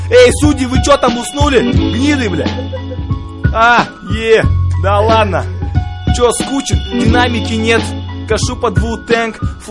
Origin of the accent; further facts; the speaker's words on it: Kazakhstan; Вы знаете, что мы из Казахстана, да?